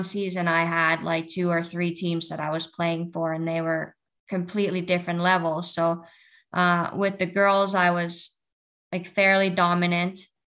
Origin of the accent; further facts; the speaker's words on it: Finland; But growing up in Finland was great. It's a beautiful country, lots of outdoors, and we have a cabin there.